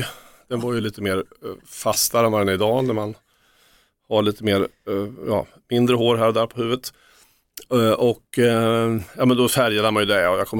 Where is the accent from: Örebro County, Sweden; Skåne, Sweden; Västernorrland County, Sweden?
Örebro County, Sweden; Örebro; Jag är från Örebro